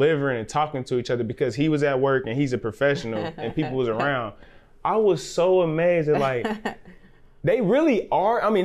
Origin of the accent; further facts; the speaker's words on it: Dayton, Ohio, United States; being a black male and growing up in the West Side, there's like this hard case, hard, tough thing that's like, talking smack is my pride.